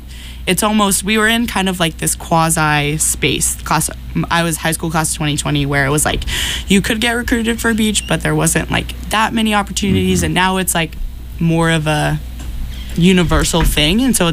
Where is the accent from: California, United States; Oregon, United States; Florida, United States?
California, United States; Granite Bay; I'm from Granite Bay, Sacramento area.